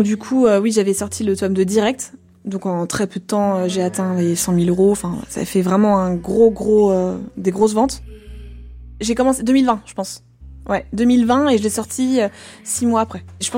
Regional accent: France; qui sont hyper surprises de découvrir que je suis française en fait.

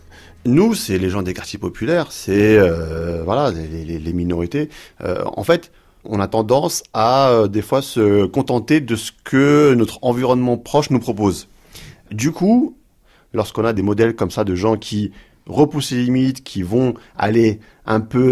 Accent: Montreuil, Île-de-France, France; je viens de Montreuil, j'ai grandi là-bas, j'ai vécu quasiment plus de 20 ans.

